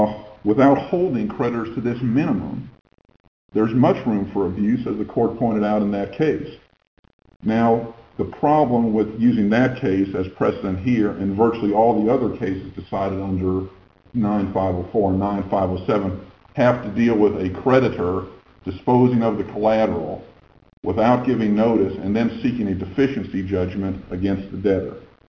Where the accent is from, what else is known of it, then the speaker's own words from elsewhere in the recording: Dallas, Texas, United States; from Dallas, Texas, appearing on behalf of the respondent Andre Gicks